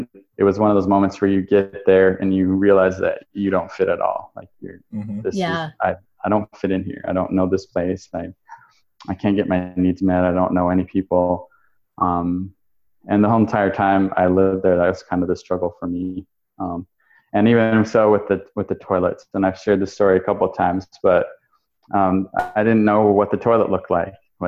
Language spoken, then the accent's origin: English; Alaska, United States; also born or lived in Utah; Actually, I was born in Utah, and I lived there until I was about 6 years old. And so kind of a big change moment for me was moving from Utah to Alaska, to a small village where my mom's from. So I'm an Inupiat tribe member.